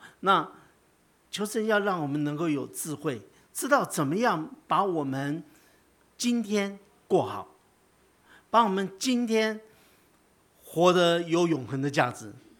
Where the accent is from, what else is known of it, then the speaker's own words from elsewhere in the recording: Taiwan; 我虽然住在台北，我是台湾人